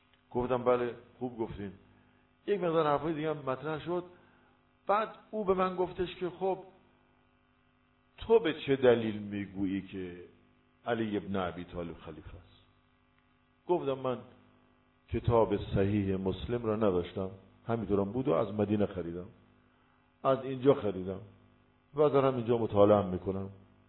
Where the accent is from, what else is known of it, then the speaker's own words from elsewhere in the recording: Yazd, Iran; ما اصالتا یزدیم،